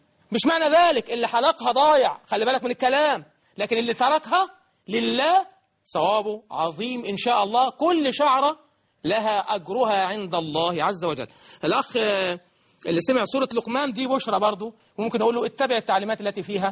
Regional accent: Egypt; بلدنا مصر

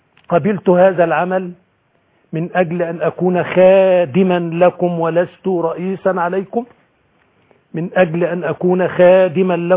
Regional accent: Shubrawish, Dakahlia, Egypt; وقريتنا في شبراويش

